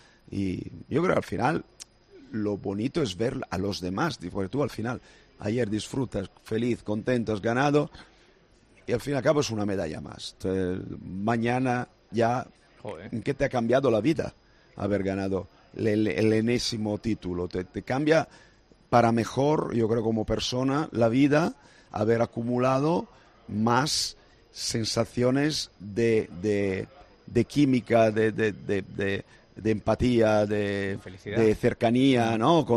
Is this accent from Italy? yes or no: yes; Brescia, Lombardy, Italy; Spanish is a second language; now in Marbella, Spain; yo soy de Brescia y soy de Marbella. Esos son mis sentimientos de pertenecer.